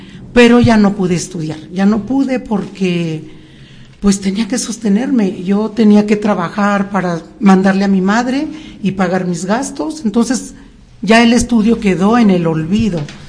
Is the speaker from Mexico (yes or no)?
yes; Coahuila, Mexico; moved away; De Coahuila.